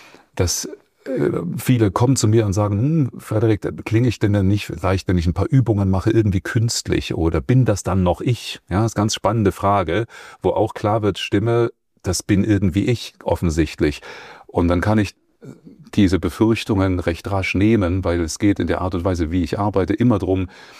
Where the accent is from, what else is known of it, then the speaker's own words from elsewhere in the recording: Dresden, Saxony, Germany; born there; accent: Saxon; also born or lived in Weimar; Also gebürtig bin ich Dresdner, ich komme aus Sachsen. Wenn still, kann ich auch noch ein bisschen Sächs quatschen, das mache ich aber eher selten.